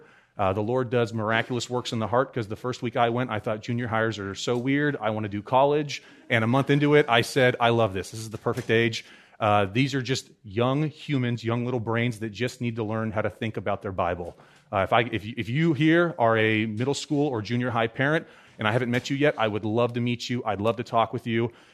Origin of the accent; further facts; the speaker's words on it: California, United States; I'm born and raised in Central Coast, California, so I love San Luis Obispo. I think it's the most beautiful place in the entire world, and I'm only slightly biased.